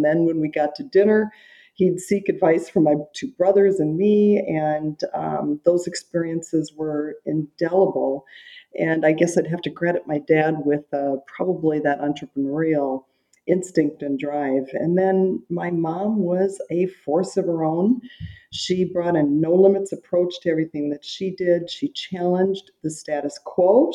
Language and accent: English; Olivia, Minnesota, United States; So I grew up in Olivia, Minnesota. It's about 75 miles northwest of St. Peter.